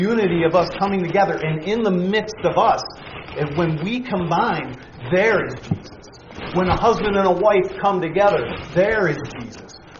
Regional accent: New York, United States; And it's awesome when I come from New York. I come from a completely different background than all of you guys.

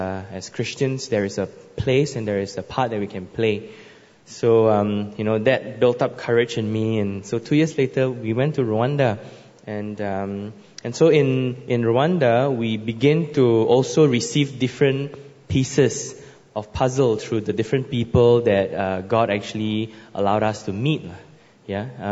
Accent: Singapore; I grew up in Singapore, first world nation, very comfortable, very safe.

